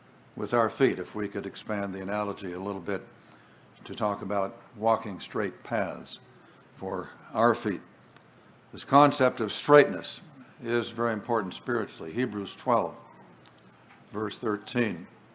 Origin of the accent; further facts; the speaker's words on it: Oregon, United States; are there any redwoods that are in Oregon, my home state?